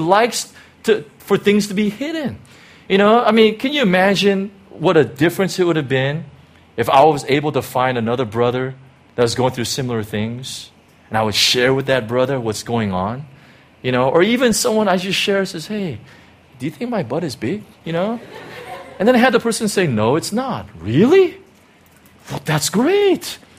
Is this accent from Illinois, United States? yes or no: yes; Chicago, Illinois, United States; So I grew up in Chicago, you know, that's the proper way of saying it. As a Korean, I was the only Asian in my whole school.